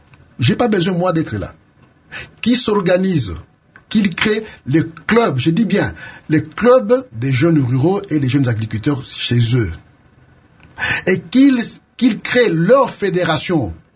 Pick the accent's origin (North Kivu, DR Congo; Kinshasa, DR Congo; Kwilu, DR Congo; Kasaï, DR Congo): Kwilu, DR Congo; Kikwit; ne fût-ce que chez moi à Kikwit